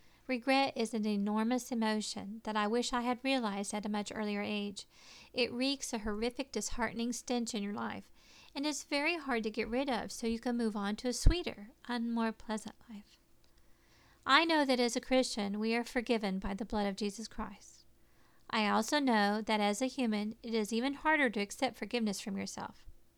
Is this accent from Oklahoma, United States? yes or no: yes; Oklahoma, United States; Growing up in Oklahoma, I can remember it being quite cold and snowy on a lot of days for spring